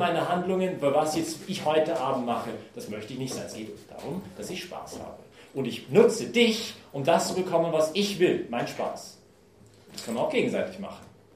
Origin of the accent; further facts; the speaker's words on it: Canada; German is a second language; meinen Versuch, deutsche Wörter zu zerlegen, als Kanadier, sorry für diese Versuche